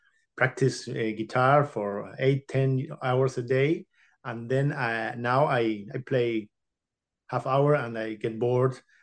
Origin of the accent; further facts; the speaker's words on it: Buenos Aires, Argentina; I was born in Argentina in 1978